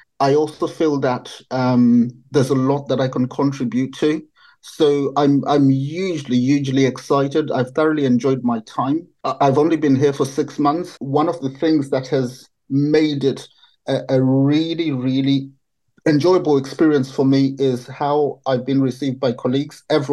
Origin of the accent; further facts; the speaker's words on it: Zimbabwe; born there; So I was born in Zimbabwe.